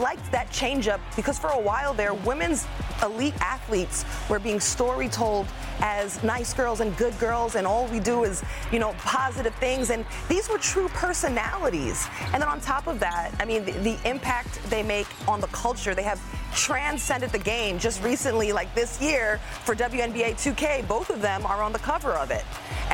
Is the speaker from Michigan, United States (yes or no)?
no; Queens, New York, United States; And I remember, I'm from Queens.